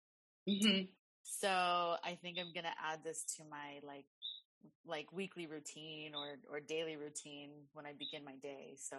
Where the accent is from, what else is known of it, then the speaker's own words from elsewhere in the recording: San Diego, California, United States; as much as I love my hometown in San Diego, as much as I love my family and friends here